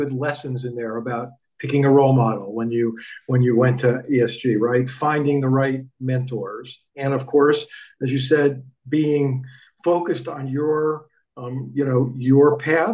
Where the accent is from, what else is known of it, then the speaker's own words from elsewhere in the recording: New York, United States; I grew up outside New York, so I consider myself almost a New Yorker, right?